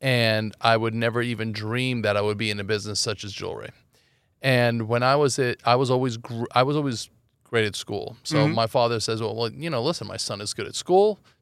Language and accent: English; Los Angeles, California, United States; also born or lived in Iran; Well, I grew up in Los Angeles. Mm-hmm. I was born in Iran.